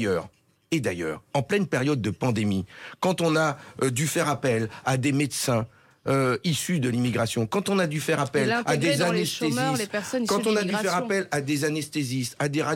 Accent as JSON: {"language": "French", "region": "Hauts-de-France", "country": "France", "said": "Parce que quand on ferme l'usine"}